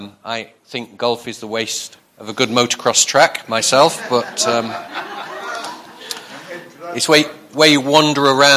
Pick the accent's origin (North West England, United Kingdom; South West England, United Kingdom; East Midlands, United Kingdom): North West England, United Kingdom; Blackpool; Yeah, we're from Blackpool and Lytham St. Anne's, which is posh Blackpool, where the tide knocks before it comes in.